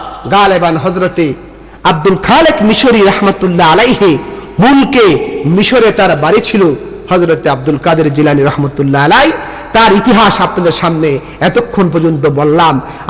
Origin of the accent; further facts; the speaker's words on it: Nagerchar, Dhaka Division, Bangladesh; আমার দেশের বাড়ি নাগেরচর গ্রাম, পোস্ট অফিস গজারিয়া, থানা গজারিয়া, জেলা মুন্সিগঞ্জ।